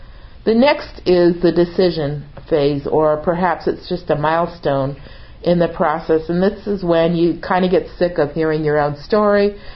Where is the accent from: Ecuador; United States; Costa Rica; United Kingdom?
United States; Connecticut; I grew up right outside Hartford, Connecticut, and it was a company town. People were either in insurance or they worked for Pratt & Whitney, which manufactured aircraft engines.